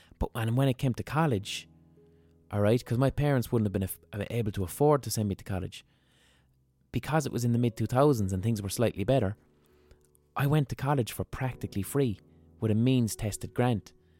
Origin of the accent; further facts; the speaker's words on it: Limerick, Munster, Ireland; So I had the weird situation of growing up in Limerick.